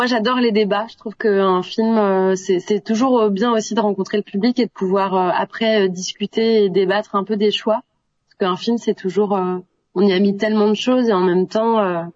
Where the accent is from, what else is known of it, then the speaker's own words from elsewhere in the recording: Montpellier, Occitanie, France; born there; Bah moi, je suis née à Montpellier, je suis très attachée à ma région.